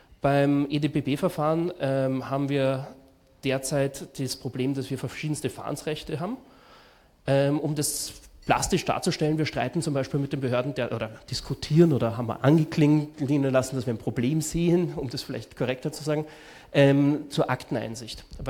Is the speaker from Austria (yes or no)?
yes; Austria; die sind gerade bei uns in Österreich zum Glück sehr überschaubar